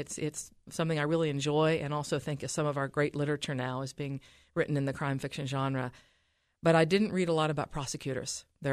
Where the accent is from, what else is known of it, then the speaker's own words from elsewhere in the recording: Huntington, West Virginia, United States; Born and raised in Huntington, which a lot of your listeners will know. It's the home of Marshall University, where my father taught mathematics for many years. So West Virginia was very much my home.